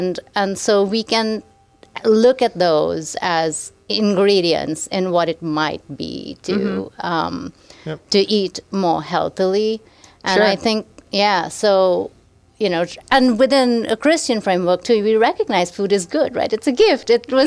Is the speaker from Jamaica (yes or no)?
no; Mumbai, Maharashtra, India; I mean, I grew up in Mumbai and we didn't snack.